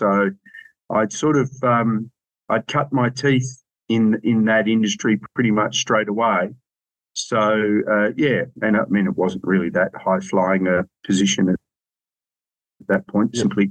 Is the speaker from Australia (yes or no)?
yes; Western Australia, Australia; born there; I was born in Western Australia.